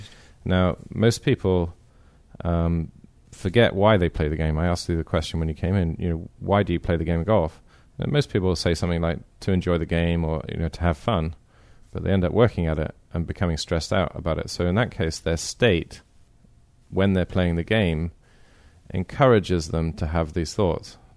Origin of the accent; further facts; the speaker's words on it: South West England, United Kingdom; now in San Francisco, United States; Well, I come from England, Cornwall